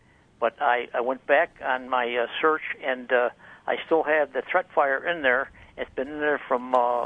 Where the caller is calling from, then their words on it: Greece, New York, United States; Greece, New York.